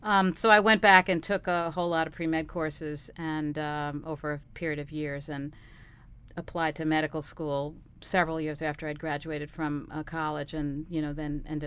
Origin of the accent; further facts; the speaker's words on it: Buffalo, New York, United States; born there; I was born in Buffalo, New York, a very long time ago.